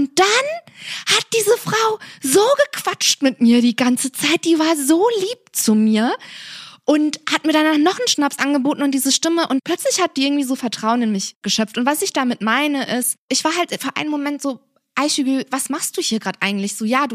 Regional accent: East Germany, Germany; ich bin aus dem Osten.

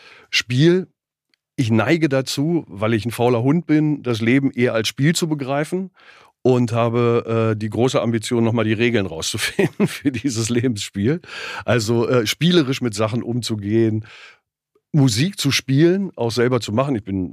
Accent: Lower Saxony, Germany; ich bin als Made im Speck in Südniedersachsen aufgewachsen.

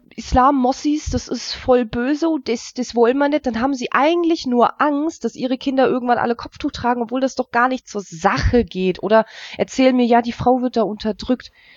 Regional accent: Germany; ich bin sehr glücklich, in Deutschland aufgewachsen zu sein. Ich bin sehr glücklich, dass ich in Deutschland leben darf und dass es meinen Eltern sozusagen ermöglicht wurde.

